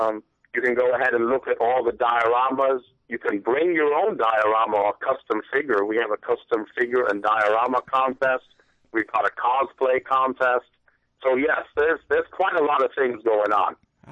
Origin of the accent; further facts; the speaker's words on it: England, United Kingdom; born there; I was born in England